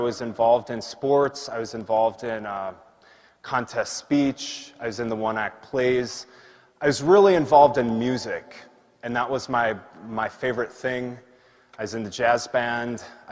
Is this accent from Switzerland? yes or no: no; Tyler, Texas, United States; I grew up in Tyler, not very far away from here. When I was in high school, you know, some people don't think there's much to do in Marshall. Try growing up in Tyler.